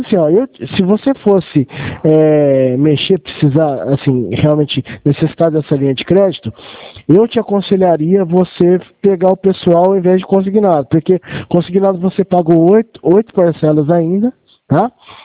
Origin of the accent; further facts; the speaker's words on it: Franca, São Paulo, Brazil; Eu sou de Franca